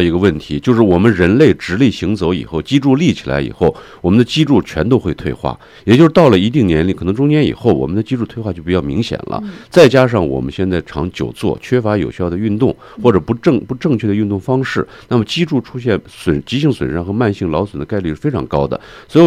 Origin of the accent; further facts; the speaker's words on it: Beijing, China; 那么我呢是一个骨伤科医生。